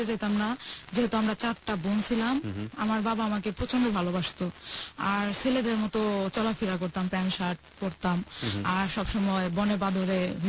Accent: Narayanganj, Dhaka Division, Bangladesh; আমাদের গ্রামের বাড়ি হলো নারায়ণগঞ্জ।

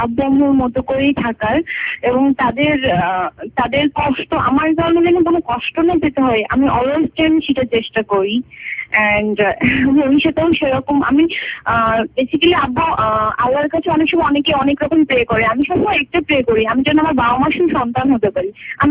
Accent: Jessore, Khulna Division, Bangladesh; আমার home town Jessore.

